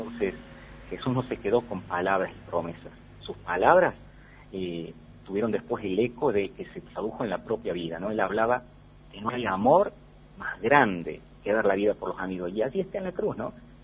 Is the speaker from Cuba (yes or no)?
no; Argentina; Somos argentinos